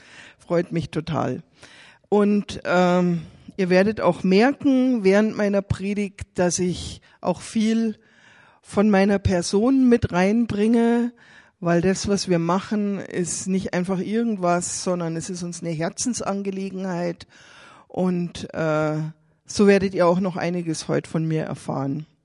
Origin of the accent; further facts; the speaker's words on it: Freilassing, Bavaria, Germany; Ich komme aus Freilassing.